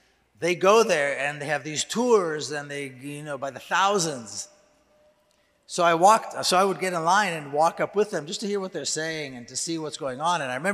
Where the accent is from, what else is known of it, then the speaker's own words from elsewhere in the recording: Jerusalem, Jerusalem District, Israel; I was born and raised in Jerusalem in a neighborhood neighboring their neighborhoods.